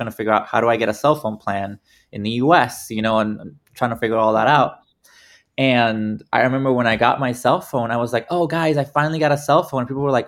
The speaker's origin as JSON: {"language": "English", "country": "Guatemala", "tie": "born or raised there", "first_language": "es", "second_language": "English", "moved": "as an adult", "said": "Well, I grew up in Guatemala. I was born and raised there until I was 18 years old. And I grew up speaking Spanish."}